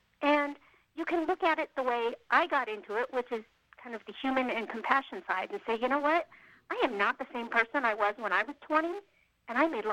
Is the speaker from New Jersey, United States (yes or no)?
no; Colorado Springs, Colorado, United States; I grew up in this area, so many school trips to the top of Pikes Peak.